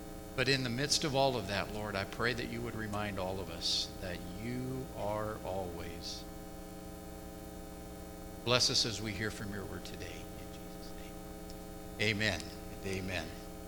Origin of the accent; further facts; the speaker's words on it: Dayton, Ohio, United States; and I grew up in Dayton, Ohio. I spent the first 30-odd years of my life there, and so I knew the terrain.